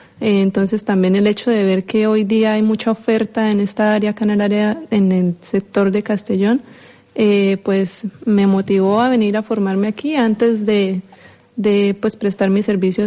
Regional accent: Colombia; now in Spain; No, soy colombiana. Ya llevo un par de años aquí en España viviendo.

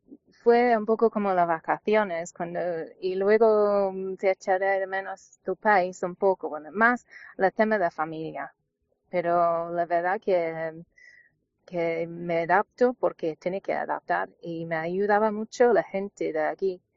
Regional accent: York, Yorkshire and the Humber, United Kingdom; Spanish is a second language; moved away as an adult; Pues yo vivía en una ciudad en el norte de Inglaterra que se llama York. Que es muy precioso, que todavía echo de menos mi pueblo, pero a veces visita, y yo estaba una profesora en una escuela primaria

